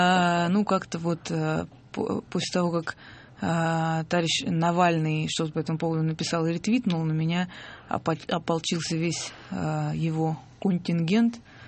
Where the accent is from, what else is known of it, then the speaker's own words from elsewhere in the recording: Krasnodar, Krasnodar Krai, Russia; когда в моем родном городе Краснодаре появился интернет и появился первый форум